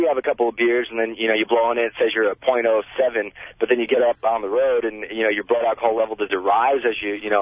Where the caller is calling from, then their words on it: Yorba Linda, California, United States; I'm calling from Yorba Linda.